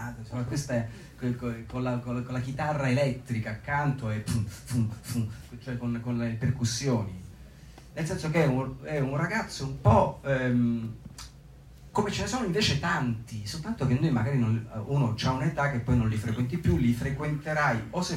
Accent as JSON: {"language": "Italian", "region": "Lombardy", "country": "Italy", "said": "che come me, lui era bergamasco, quindi spattiva la stessa cosa, ma da bergamasco."}